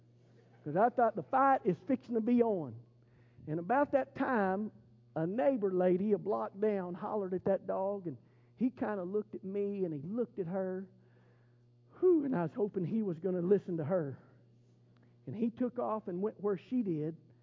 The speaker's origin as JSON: {"language": "English", "town": "Pawhuska", "region": "Oklahoma", "country": "United States", "tie": "born there", "said": "I was born in Pawhuska. My mom's family is from Pawhuska."}